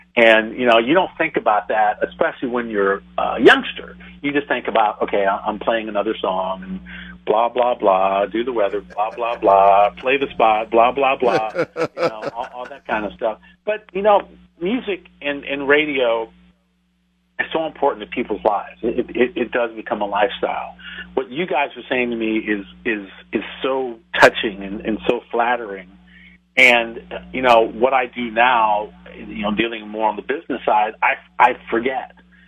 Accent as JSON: {"language": "English", "region": "Ohio", "country": "United States", "tie": "born or raised there", "said": "being on WHBC was obviously, you know, the big station. It was so great to come home and work for my hometown station."}